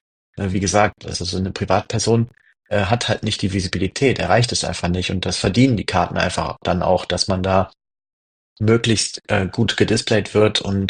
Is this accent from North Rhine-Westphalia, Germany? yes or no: yes; Solingen, North Rhine-Westphalia, Germany; Ich bin aus Solingen.